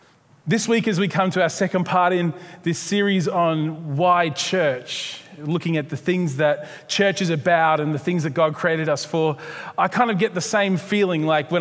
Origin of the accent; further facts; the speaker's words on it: Moggill, Queensland, Australia; I grew up in Moggill out on some property in a little cottage in the side of a hill.